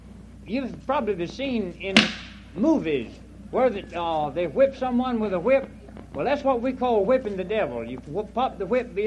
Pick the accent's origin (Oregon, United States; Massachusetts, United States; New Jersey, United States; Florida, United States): Florida, United States; now in Jacksonville, United States; we're just regular old Florida crackers ourselves. We're from Jacksonville, but my home originally is over here around Deacon's Mill Pond in Union County. That's where I was born and raised.